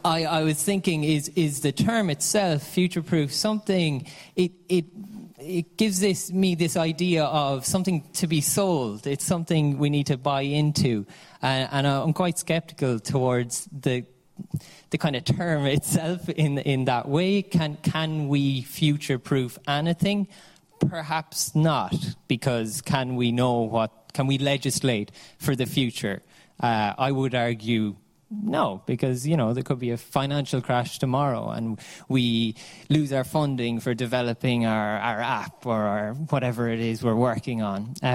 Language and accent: English; Ireland; it reminds me as a young Irishman growing up in Ireland.